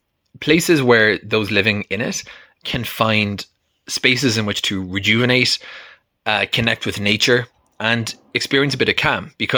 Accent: Ireland; growing up in Ireland, we'd go to the country in the summers.

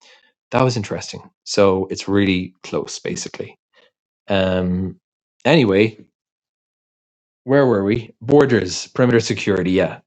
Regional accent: Ireland; When I was growing up in Ireland

